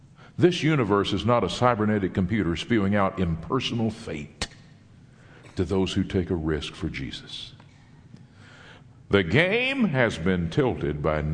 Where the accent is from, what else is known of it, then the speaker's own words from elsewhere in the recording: Fort Worth, Texas, United States; in my hometown, Fort Worth, if you went down on East Lancaster near I-35, guys hanging out on the street